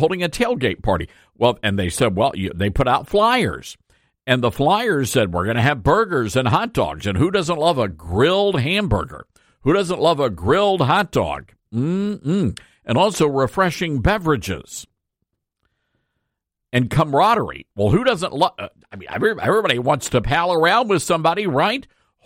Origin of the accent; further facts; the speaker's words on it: the South, United States; Now, I'm from the South, and of course, the Southeastern Conference